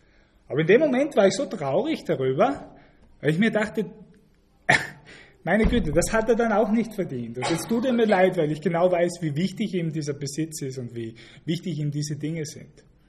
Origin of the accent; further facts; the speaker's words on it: Liezen, Styria, Austria; zum Bezirksgericht Liezen, dort in Österreich, wo ich herkomme.